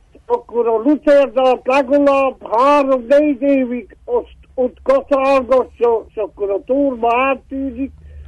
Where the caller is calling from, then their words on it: Miercurea Ciuc, Harghita, Romania; Én Csíkszeredából vagyok.